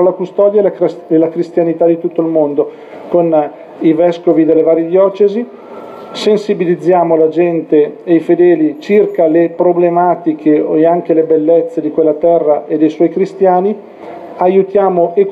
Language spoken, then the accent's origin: Italian; Milan, Lombardy, Italy; vengo da Milano